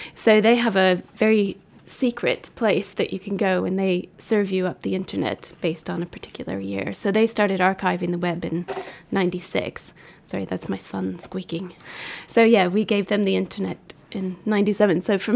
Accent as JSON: {"language": "English", "country": "United States", "said": "as an American"}